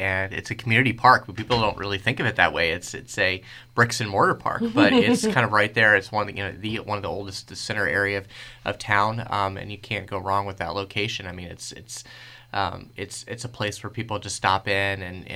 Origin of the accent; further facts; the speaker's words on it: Missouri, United States; also born or lived in Maryland; I'm from Maryland, originally from Missouri, but was in Maryland a long time.